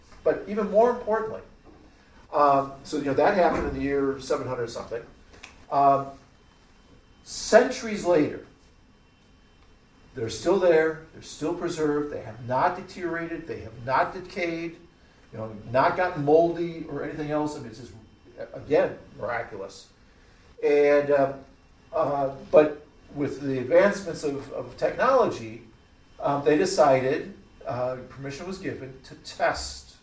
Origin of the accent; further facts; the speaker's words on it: Milwaukee, Wisconsin, United States; If you remember, I'm from Milwaukee.